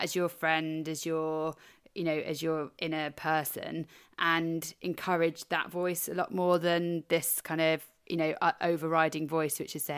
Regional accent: United Kingdom; So as a British woman

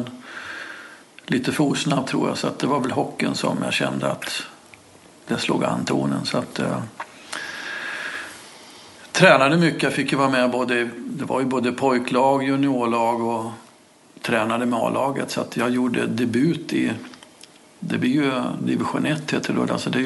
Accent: Falun, Dalarna County, Sweden; also born or lived in Ljusdal / Timrå; jag är född i Falun, är dalmas, känner mig nog som dalmas. Har sommarstuga i Svärdsjö som jag börjar på bli mer och mer i.

